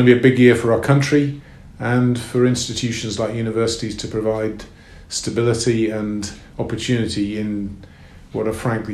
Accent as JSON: {"language": "English", "country": "South Africa", "said": "I'm South African"}